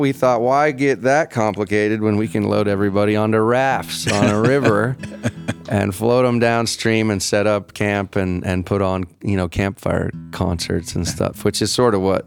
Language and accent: English; Taos, New Mexico, United States; Yeah, born and raised in Taos, yeah.